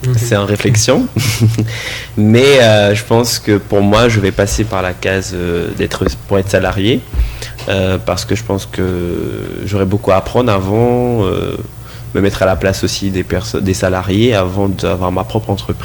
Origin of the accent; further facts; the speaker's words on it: French Guiana; Donc on est Guyanais, on est jeunes, donc c'est nous la relève de demain.